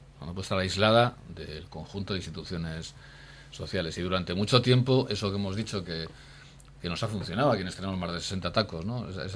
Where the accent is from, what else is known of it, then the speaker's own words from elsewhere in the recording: Basque Country, Spain; nuestra sociedad vasca, pues en algunos casos, por ejemplo, en mi pueblo